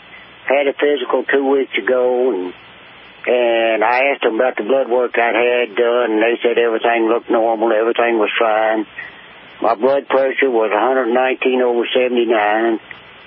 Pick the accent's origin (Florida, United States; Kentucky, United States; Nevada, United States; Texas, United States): Kentucky, United States; Yeah, I'm from Kentucky, and I had a eye exam yesterday.